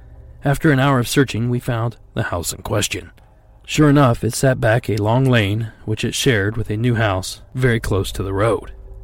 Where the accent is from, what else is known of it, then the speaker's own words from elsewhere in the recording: Ohio, United States; The following comes to us from Sean in my home state of Ohio.